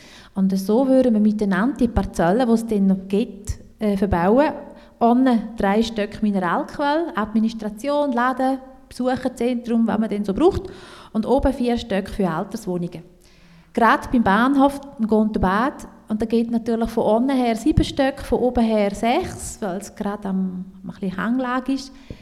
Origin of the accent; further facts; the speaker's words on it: Appenzell, Appenzell Innerrhoden, Switzerland; accent: Appenzell dialect; first language Appenzell dialect; dass ich sehr bewusst zu Appenzell stand. Mein Dialekt ja, ist meine Muttersprache.